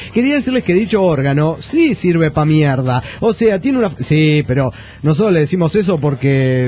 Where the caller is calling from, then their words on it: Burzaco, Buenos Aires Province, Argentina; Soy de Buenos Aires, Argentina